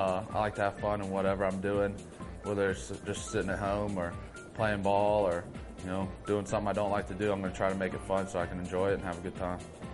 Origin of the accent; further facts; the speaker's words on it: Alpharetta, Georgia, United States; I'm from Alpharetta, Georgia.